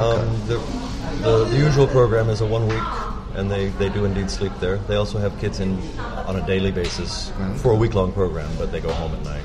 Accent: Florida, United States; born there; I was born in Florida.

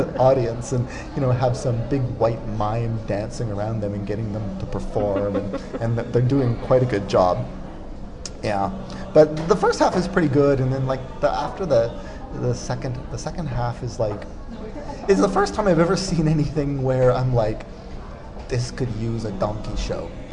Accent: Montreal, Quebec, Canada; I'm from Montreal, French-Canadian. I'm half French-Canadian.

